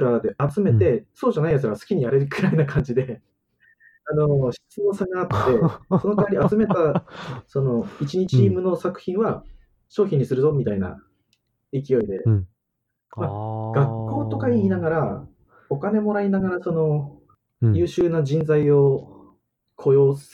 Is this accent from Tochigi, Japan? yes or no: yes; Tochigi, Japan; 僕あの栃木の片田舎出身なんですけど